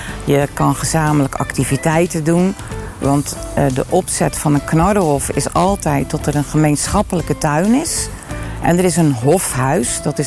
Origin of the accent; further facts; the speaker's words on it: Dubbeldam, South Holland, Netherlands; ik ben geboren en getogen in Dubbeldam.